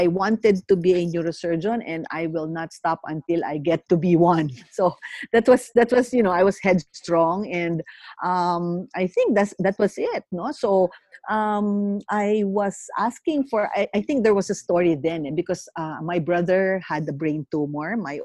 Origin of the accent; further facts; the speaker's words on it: Manila, Metro Manila, Philippines; Actually, I was raised and born in Manila, although my father is from Nueva Ecija and my mom is from Parañaque.